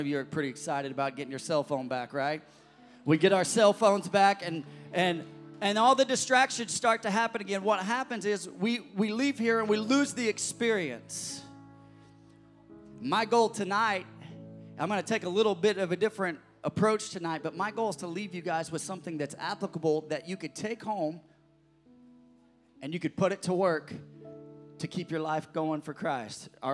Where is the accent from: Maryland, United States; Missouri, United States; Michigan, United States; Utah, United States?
Missouri, United States; born there; I'm not only saying that because I was born in Missouri. I think the people in Missouri are the best.